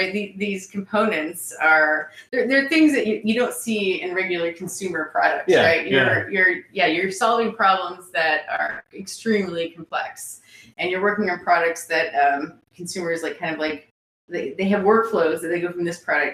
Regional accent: Illinois, United States; I'm from Illinois.

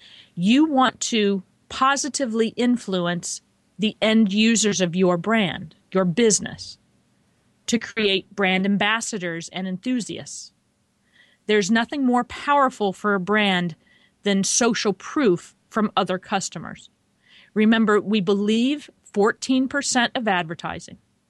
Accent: Kansas, United States; And I was growing up in Kansas. The Wizard of Oz was a really big deal there.

